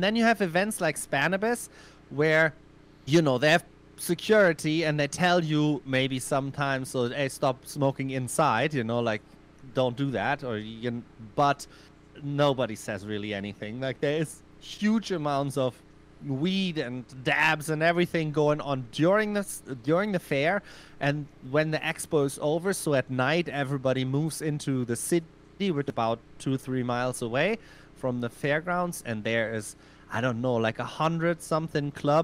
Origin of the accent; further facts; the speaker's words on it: Germany; now in Spain; Well, I'm from Germany originally, now living in Spain, though.